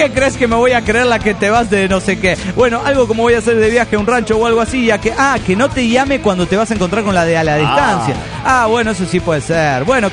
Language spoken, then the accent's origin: Spanish; Caracas, Capital District, Venezuela; de Caracas, Venezuela, y hay fallas eléctricas aquí, ahora, mientras estoy escribiendo el pronóstico del tiempo.